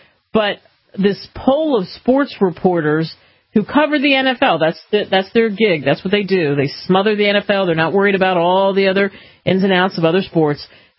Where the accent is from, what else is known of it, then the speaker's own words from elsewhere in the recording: New Jersey, United States; People love to do this, and since I'm from Jersey, this is why I'm picking this one